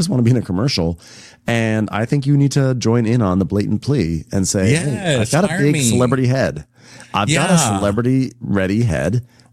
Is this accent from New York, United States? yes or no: yes; New York, United States; I'm from Westchester, New York. I went to school in New Hampshire. Like, preppy is like my true vibe.